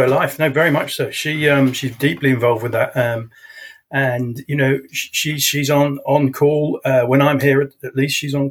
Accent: Brighton, South East England, United Kingdom; born there; Yes, I was born in Brighton.

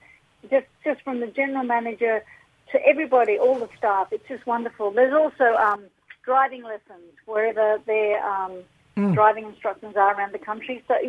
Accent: Sydney, New South Wales, Australia; Oh, I'm from Sydney originally.

